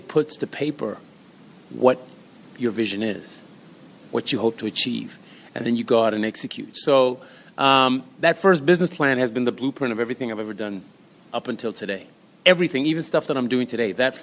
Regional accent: United States; And growing up in the States, I was like, no, I'm going to try and prove not only to me but to those around me

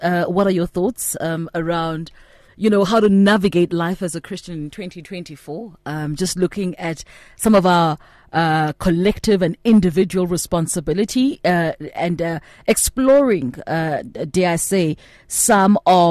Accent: South Africa; Because besides being South African, besides being millennial, besides being maybe Gen X

